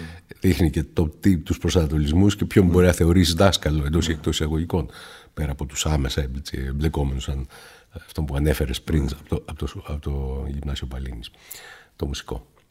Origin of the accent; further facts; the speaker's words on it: Greece; εδώ στην Ελλάδα, με τα χαρακτηριστικά τα αντιφατικά που έχουμε ως Έλληνες ανάμεσα στη Δύση και την Ανατολή.